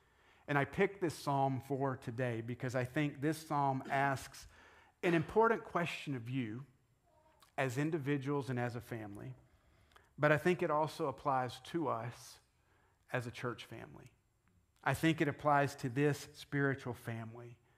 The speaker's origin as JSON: {"language": "English", "region": "the South", "country": "United States", "said": "You gotta love Mamaw, that means we're from the South."}